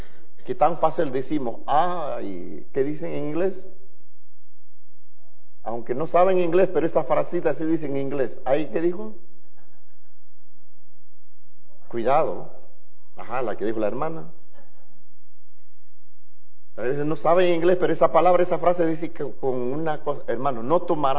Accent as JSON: {"language": "Spanish", "country": "Peru", "said": "Nosotros somos de Perú, somos los más mejores, ¿verdad?"}